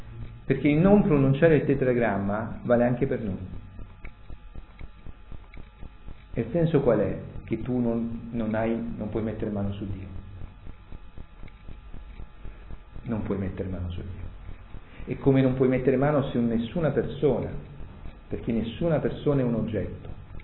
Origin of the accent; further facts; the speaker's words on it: Grottaglie, Apulia, Italy; nella nostra Puglia, soprattutto, almeno mi ricordo dalle mie parti, a Grottaglia anche, no?